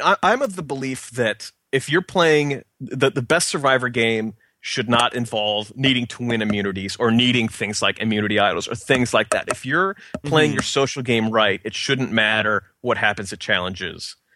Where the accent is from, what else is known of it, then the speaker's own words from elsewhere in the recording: Kansas City, Missouri, United States; I'm an accountant. I'm from Kansas City, Missouri.